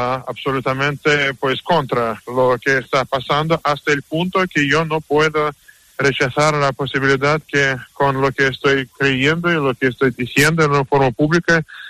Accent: Saint Petersburg, Russia; Spanish is a second language; moved away; Eso es mi país, es San Petersburgo, es mi ciudad natal, es donde viven mis padres

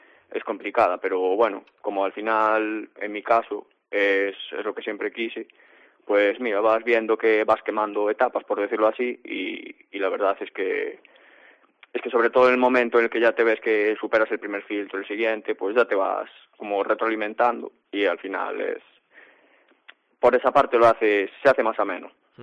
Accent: A Coruña, Galicia, Spain; Yo de A Coruña.

